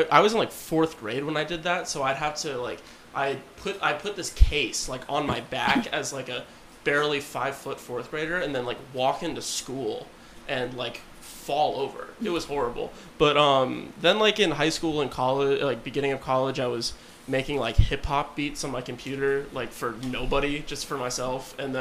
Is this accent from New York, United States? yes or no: no; Fairfax, Virginia, United States; I'm from Northern Virginia.